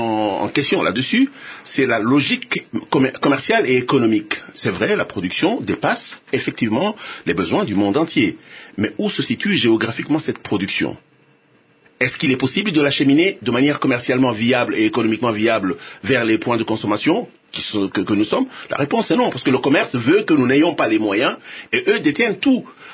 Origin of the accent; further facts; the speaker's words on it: Katanga, DR Congo; moi je suis né et j'ai grandi au Katanga